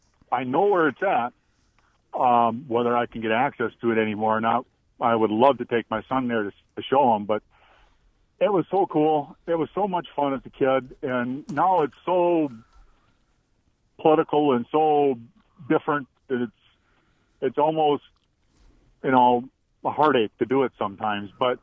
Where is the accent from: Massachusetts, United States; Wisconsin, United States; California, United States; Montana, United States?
Wisconsin, United States; Westby; I grew up in Westby, Wisconsin, and we have Timber Coulee and Spring Coulee and Rulins Coulee and all the other off branches down there.